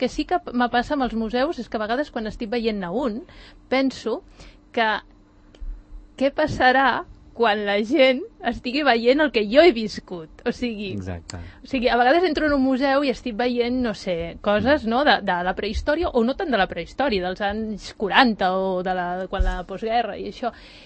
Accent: Barcelona, Catalonia, Spain; jo sóc de Barcelona

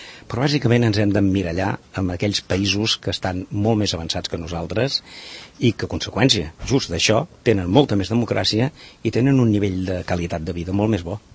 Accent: Catalonia, Spain; en un país mediterrani, com som els catalans

